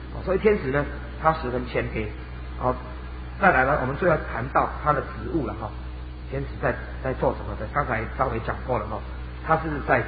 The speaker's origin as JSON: {"language": "Chinese", "country": "Taiwan", "said": "尤其我们台湾人更是可以接受"}